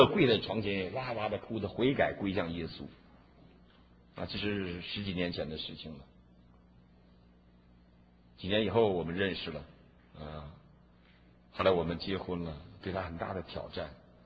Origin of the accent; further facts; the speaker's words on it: Shanghai, China; 我们上海人呢都不去